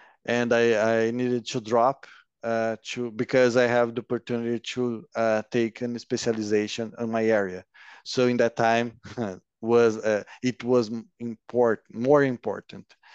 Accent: Londrina, Paraná, Brazil; English is a second language; It's called Londrina. And I'm 33 years old, and I work as IT analyst for more than 10 years now.

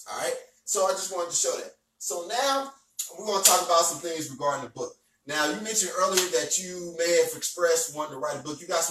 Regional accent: United States; And then another thing is too, is we as American people, we know how to stand up for each other and we know how to help each other.

